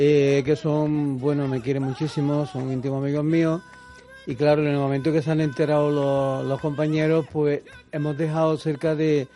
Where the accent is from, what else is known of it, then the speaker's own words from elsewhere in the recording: Córdoba, Andalusia, Spain; si yo soy de Córdoba, que por qué no lo hacemos en Córdoba